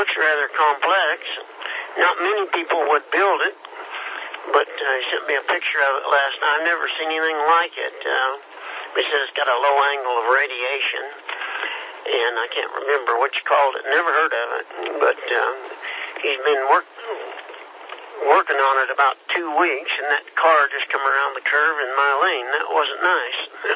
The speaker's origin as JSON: {"language": "English", "region": "Kansas", "country": "United States", "said": "I'm from Kansas."}